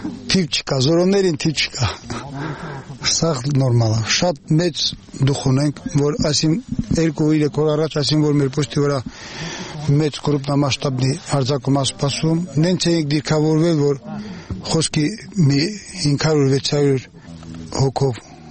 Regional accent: Vanadzor, Lori, Armenia; Չէ, ես Կիրովականից եմ, դու Երևանից, հա՞։

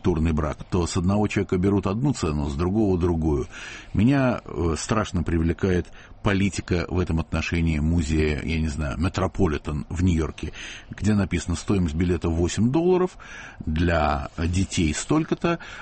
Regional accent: Russia; Один я, сукин сын из России, расщедрился только на $1.50.

